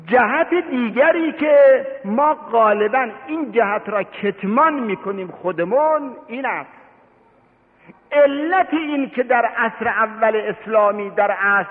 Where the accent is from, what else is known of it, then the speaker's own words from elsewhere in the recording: Iran; نه این که ما چون ایرانی هستیم میخوایم از خودمون ستایش بکنیم